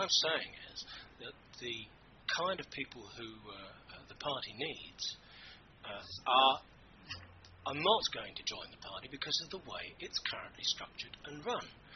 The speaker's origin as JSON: {"language": "English", "region": "London", "country": "United Kingdom", "tie": "born or raised there", "said": "I was brought up not very far, probably, from where you were brought up. I mean, I was brought up in South London. But I don't live there now."}